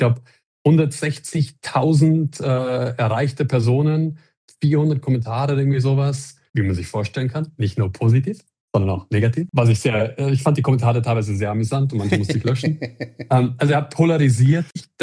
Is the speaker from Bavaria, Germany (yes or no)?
yes; Landshut, Bavaria, Germany; Also ich bin aus Landshut, ist im schönen Niederbayern.